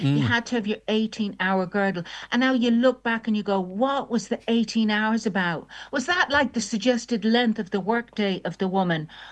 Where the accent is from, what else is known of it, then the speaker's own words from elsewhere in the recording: Manchester, North West England, United Kingdom; born there; I was born in Manchester and my mum went back there then when we grew up.